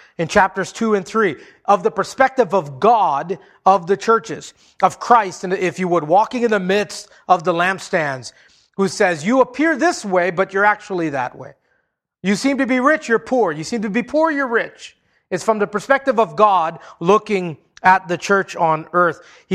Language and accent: English; Hawaii, United States; You know, growing up in Hawaii, I spent a lot of time underwater.